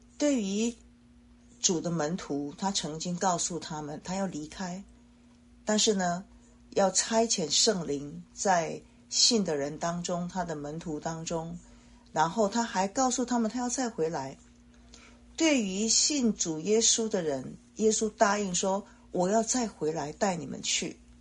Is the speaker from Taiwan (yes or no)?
yes; Taiwan; 在我是台湾人那我们讲这个陪伴新娘结婚的那些女孩子呢